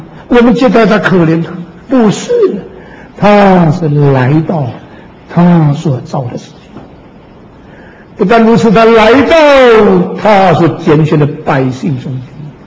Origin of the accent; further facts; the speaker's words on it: Xiamen, Fujian, China; moved away; 那是中国跟日本打仗的时候，我在厦门生的。我50年以后离开厦门以后，准准50年，我跑回我的家乡去找到我生的那个房子。